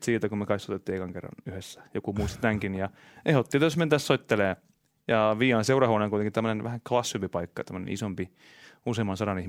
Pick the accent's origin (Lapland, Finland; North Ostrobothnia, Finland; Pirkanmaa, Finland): Pirkanmaa, Finland; Viiala; also born or lived in Toijala; No siis olin syntynyt Toijalasta, mutta kasvoin Viialassa